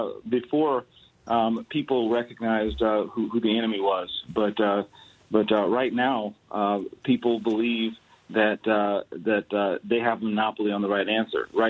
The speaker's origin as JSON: {"language": "English", "region": "Michigan", "country": "United States", "said": "the fact I'm from Michigan, a border state"}